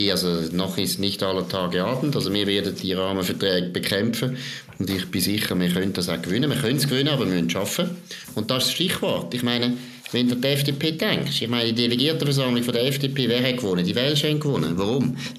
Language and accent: German; Switzerland; Auch wenn die Jurassier hätten wollen gehen, sollen wir als Schweizer einen Krieg machen, wenn die Jurassier wollen gehen.